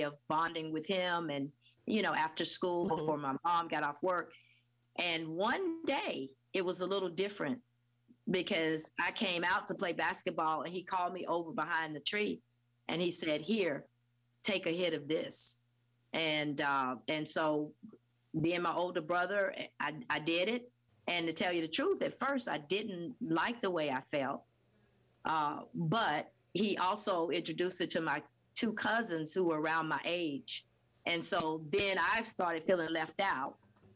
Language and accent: English; Florida, United States; I grew up in North Florida and play basketball on a tree.